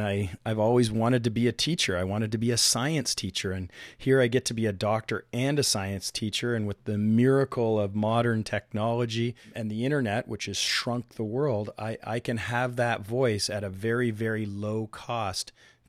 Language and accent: English; London, Ontario, Canada; London, Ontario.